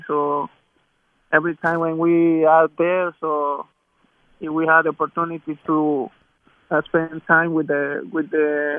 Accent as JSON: {"language": "English", "country": "El Salvador", "second_language": "English", "said": "it's a small country, but we all love soccer in El Salvador."}